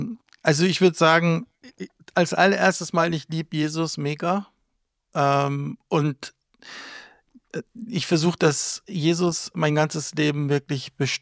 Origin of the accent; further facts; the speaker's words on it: Munich, Bavaria, Germany; now in Taching am See, Germany; Ja, aus dem Süden, hört man ja schon, genau, aus Bayern, München. Münchner Kindl eigentlich.